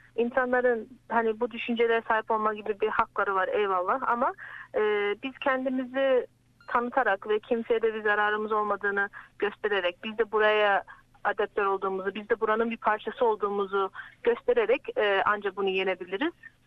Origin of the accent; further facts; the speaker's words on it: Shepparton, Victoria, Australia; Evet ben Shepperton'da doğma büyüme. Az bir süre işte zaman zaman Türkiye'de yaşadım. Melbourne'da da denedim ama sevmiyorum. Buranın şey kasabasında mutluyum yani seviyorum.